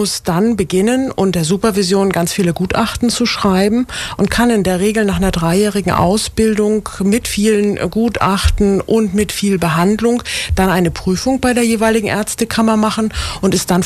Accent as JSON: {"language": "German", "town": "Rostock", "region": "Mecklenburg-Vorpommern", "country": "Germany", "tie": "born or raised there", "moved": "as an adult", "said": "ich bin eigentlich in Mecklenburg geboren. Mhm. Und bin jetzt 51 Jahre alt und komme aus Rostock und habe dort auch studiert."}